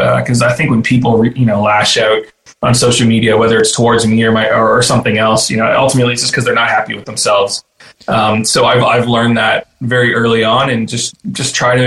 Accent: Toronto, Ontario, Canada; I'm from Toronto.

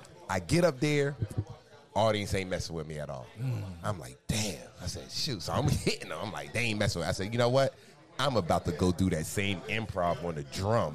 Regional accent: New Jersey, United States; Was in Maryland and D.C. So I'm technically a DMV comedian, but I'm from Jersey.

